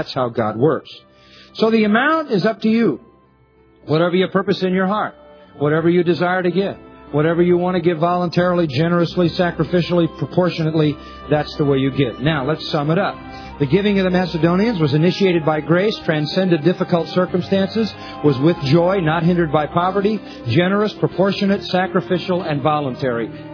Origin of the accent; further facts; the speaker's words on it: India; moved away as an adult; now in Sydney, Australia; I live in Sydney, Australia, with my wife. We are originally from India.